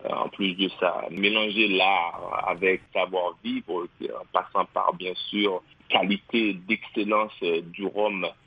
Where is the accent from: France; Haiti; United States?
Haiti; en tant qu'Haïtien